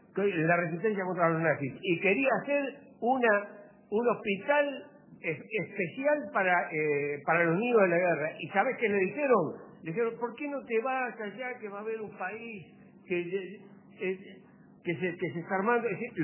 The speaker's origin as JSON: {"language": "Spanish", "country": "Uruguay", "said": "porque como uruguayo tengo que decir que siento la vergüenza"}